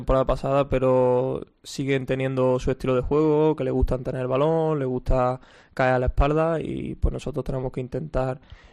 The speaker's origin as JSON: {"language": "Spanish", "country": "Spain", "said": "Y aparte estoy en mi país, en España, y entonces entiendo mejor los estilos de juego."}